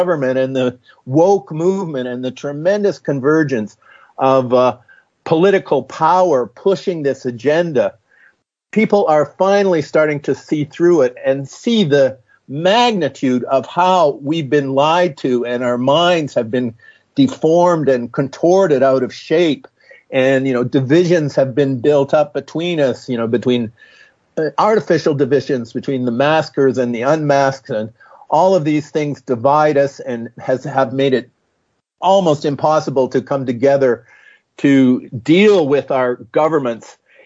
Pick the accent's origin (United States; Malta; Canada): Canada; Toronto, Ontario; So, I come from Toronto, Canada. I've been in Ottawa frequently.